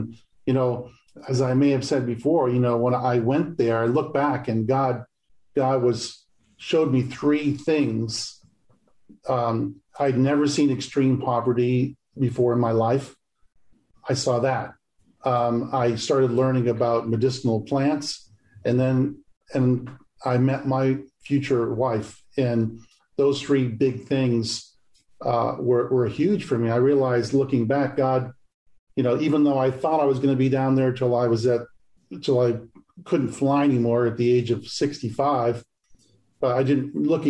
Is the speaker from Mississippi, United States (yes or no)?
no; Portland, Maine, United States; born there; Well, I was born in Portland, Maine, but there were little churches in Maine that I'd gotten to know through the years.